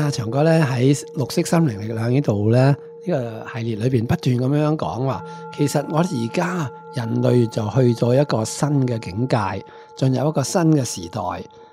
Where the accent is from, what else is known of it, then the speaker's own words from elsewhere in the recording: China; 咁我哋中国人咧，就通常咧就叫呢个做气啦